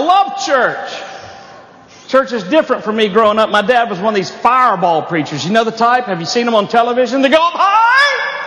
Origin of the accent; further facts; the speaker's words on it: Georgia, United States; I'm from Georgia. I'm a preacher's kid from Georgia.